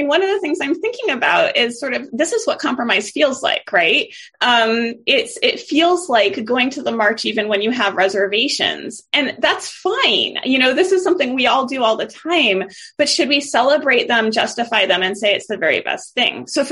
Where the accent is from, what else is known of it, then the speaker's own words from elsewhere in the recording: Portland, Oregon, United States; I write about my own experience growing up in Portland, Oregon during the 1990s.